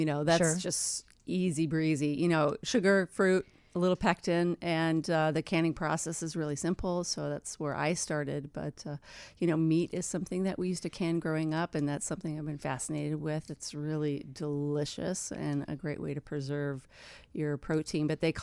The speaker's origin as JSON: {"language": "English", "town": "Fort Dodge", "region": "Iowa", "country": "United States", "said": "I'm from Iowa originally. Little town in Iowa."}